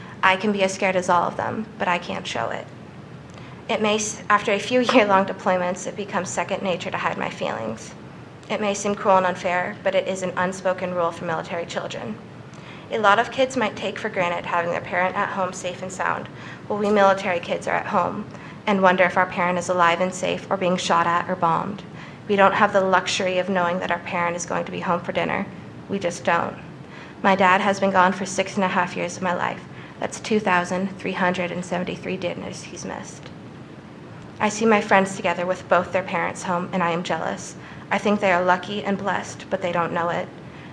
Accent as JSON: {"language": "English", "region": "North Dakota", "country": "United States", "tie": "born there", "also_born_or_lived": "Texas / Minnesota / Virginia / Georgia", "said": "I was born in North Dakota into a military household, ultimately making me a military child. We have moved to several different states, including Texas, Minnesota, Virginia, Georgia, and Alaska."}